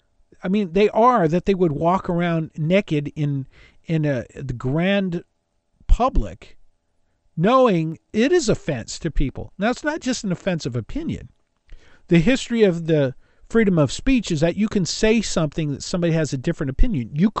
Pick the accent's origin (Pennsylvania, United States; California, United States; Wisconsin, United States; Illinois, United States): California, United States; Los Angeles; It's the kind of thing my grandmother did for me when I was growing up in Los Angeles.